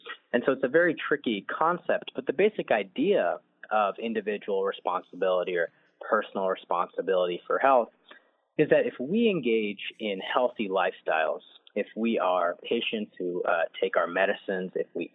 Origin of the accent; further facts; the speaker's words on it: Ohio, United States; So I grew up in Ohio.